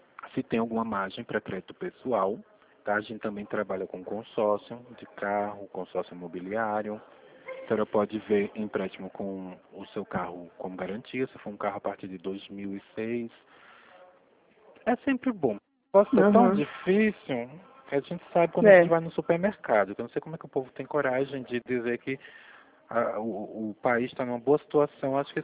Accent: Pernambuco, Brazil; eu sou pernambucano, moro aqui, mas o meu número é de Pernambuco.

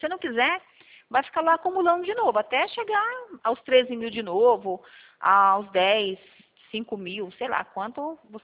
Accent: São Carlos, São Paulo, Brazil; Eu sou aqui de São Carlos, né?

